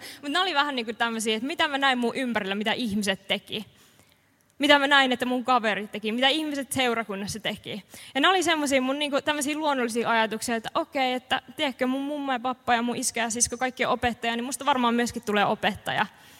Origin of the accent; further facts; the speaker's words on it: Kempele, North Ostrobothnia, Finland; Mä oon siis Oulusta tai Kempeleestä Oulun läheltä kotoisin.